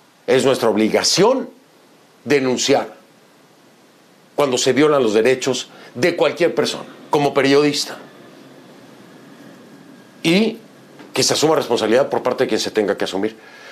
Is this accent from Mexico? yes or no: yes; Mexico; ¿Y por qué se enoja … el mexicano? Porque puede pasar lo mismo en mi país en cualquier momento.